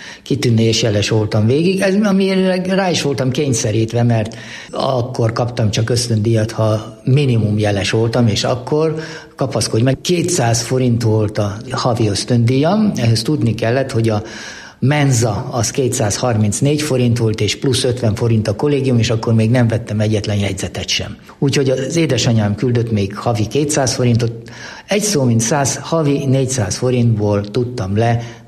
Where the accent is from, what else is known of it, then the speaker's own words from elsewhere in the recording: Újkígyós, Békés, Hungary; also born or lived in Budapest / Pusztanagyoszlár; édesapám Pest mellett, Pusztanagyoszláron, Mendei Sűsáv között volt a Teleki birtokon intéző. Ott nevelkedtem 5 éves koromig, majd aztán átkerültünk Békés megyébe, Újkígyósra, ahol a Wenckheim uradalomban kapott édesapám állást, és az újkígyósi Frigyesmajorban laktunk, 1946-ig.